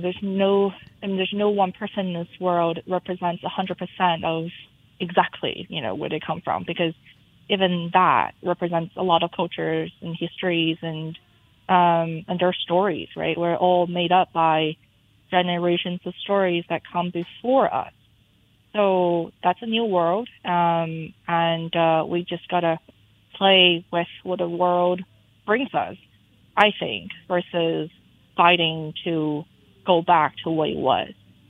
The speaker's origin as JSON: {"language": "English", "country": "China", "second_language": "English", "lives_now": "United States", "said": "Is that I am Chinese. There's nothing I can do to change about that. But I'm also an American Chinese, and that means that I have my cultural background and I'm proud of it, and I look the way I do. I speak the way I do. I do have an accent."}